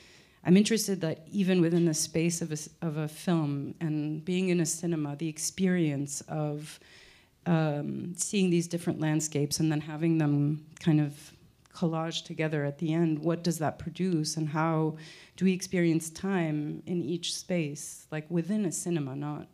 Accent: United States; Also growing up in the United States and seeing how, yeah, different oppressed people just keep moving forward.

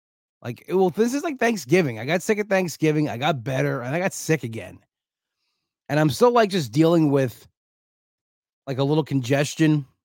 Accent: Bellmore, New York, United States; I always like the Belmore Firehouse show. It's a blast. I always like being in my hometown

